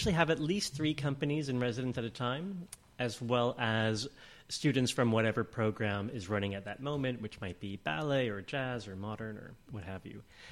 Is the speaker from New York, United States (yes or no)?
yes; Manhattan, New York, United States; I grew up in Manhattan, so what I didn't know about how food grows could fill this studio.